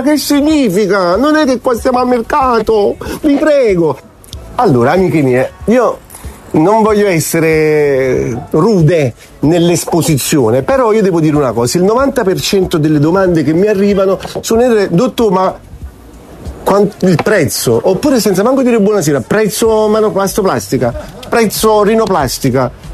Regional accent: Naples, Campania, Italy; noi siamo napoletani

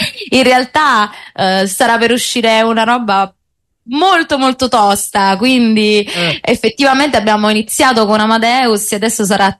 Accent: Sparanise, Campania, Italy; Allora, io sono di Sparanise.

